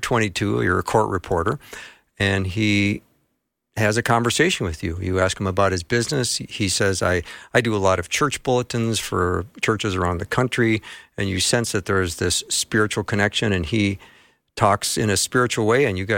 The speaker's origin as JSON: {"language": "English", "town": "Edina", "region": "Minnesota", "country": "United States", "tie": "born or raised there", "said": "a 9-bed hospice in my hometown of Edina, Minnesota"}